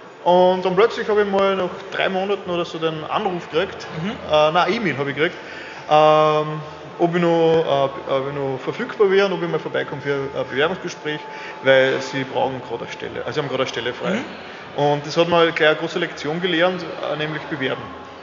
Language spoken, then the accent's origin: German; Lower Austria, Austria; Nein, ich bin aus Niederösterreich.